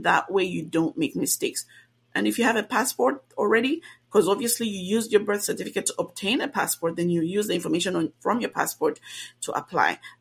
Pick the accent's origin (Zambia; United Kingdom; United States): Zambia; Luanshya, Copperbelt; born there; I was born in Luansha, so I would indicate Luansha, right?